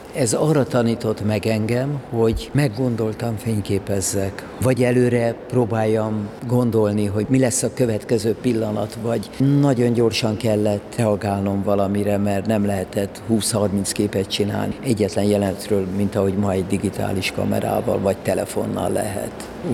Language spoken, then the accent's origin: Hungarian; Budapest, Hungary; Abszolút nem ismertem a vidéket, egy budapesti őslakos értelmiségi családból származom, nekem a vidék a Balaton volt.